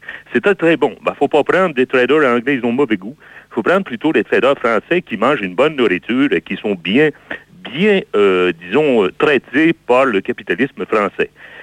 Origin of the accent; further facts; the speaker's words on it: Quebec, Canada; Je suis Québécois, je suis en visite chez des amis actuellement, dans le Tarn